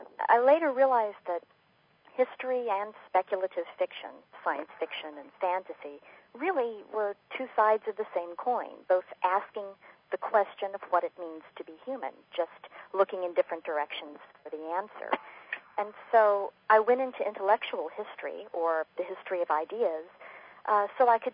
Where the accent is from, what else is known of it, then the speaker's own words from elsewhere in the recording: Tulsa, Oklahoma, United States; also born or lived in Broken Arrow; now in North Carolina, United States; I grew up in Tulsa and Broken Arrow, Oklahoma, and I moved to Nashville, Tennessee for my undergraduate and graduate training.